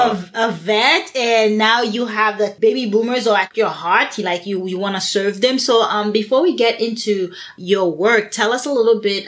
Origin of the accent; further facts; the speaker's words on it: Boston, Massachusetts, United States; I'm just like you. I'm from Boston. And so not too far from each other, Vermont, Boston, and now the West Coast.